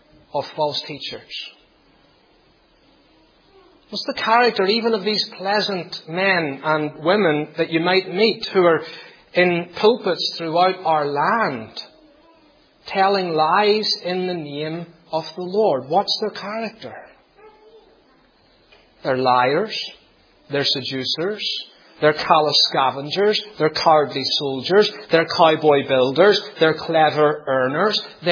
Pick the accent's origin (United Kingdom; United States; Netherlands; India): United Kingdom; Northern Ireland; I have many favourite Ulstermen, being an Ulsterman myself.